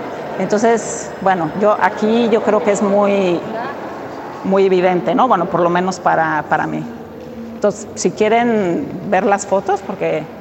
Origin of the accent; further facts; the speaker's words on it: Mexico; aquello que hemos visto siempre como mexicanos